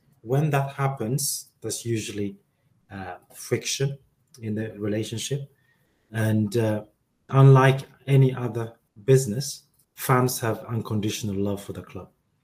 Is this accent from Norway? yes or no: no; Sweden; Because I grew up in Sweden, we watched the Premier League